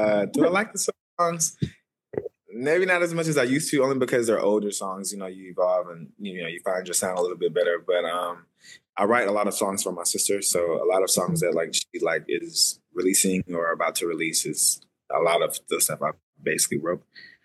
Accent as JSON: {"language": "English", "town": "Atlanta", "region": "Georgia", "country": "United States", "tie": "born or raised there", "also_born_or_lived": "Indianapolis", "said": "I'm from Atlanta. Was actually born in Indianapolis, Indiana, but I moved to Atlanta when I was like three, so that's home."}